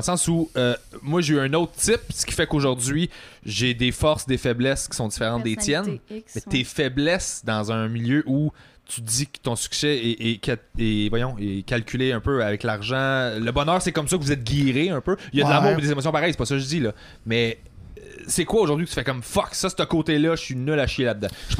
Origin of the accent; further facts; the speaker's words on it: Sainte-Julie, Quebec, Canada; je viens de Saint-Julie, fait que le premier Empire, il est en bas de la côte chez nous.